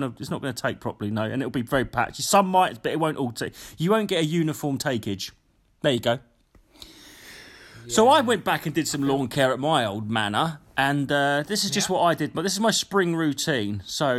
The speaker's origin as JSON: {"language": "English", "region": "East of England", "country": "United Kingdom", "said": "I am from East Anglia, mate. I know soil."}